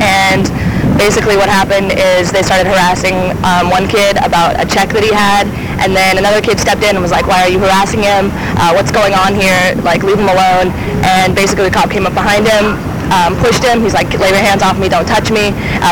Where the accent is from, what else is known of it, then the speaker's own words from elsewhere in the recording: Colorado, United States; now in Santa Cruz, United States; I'm actually from Colorado, but I'm down here for now, I guess.